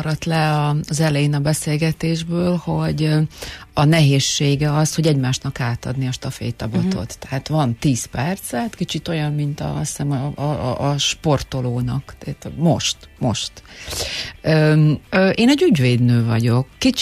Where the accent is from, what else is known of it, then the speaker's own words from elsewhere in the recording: Zakarpattia Oblast, Ukraine; now in Hungary; Kárpátaljáról jöttem, azt, hogy az átalakulás az kicsit megviselt, de például azt nem tudom honnan tudta, hogy állandóan kiavították a kiejtésemet, és hogy hogyan beszélek